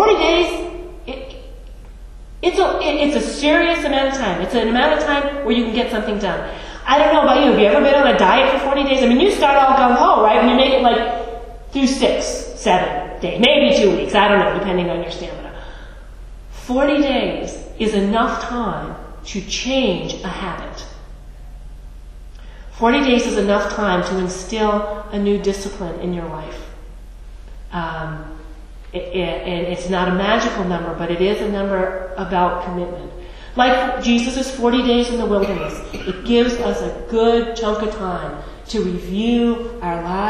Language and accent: English; Massachusetts, United States; I grew up outside of Boston, so everybody had that.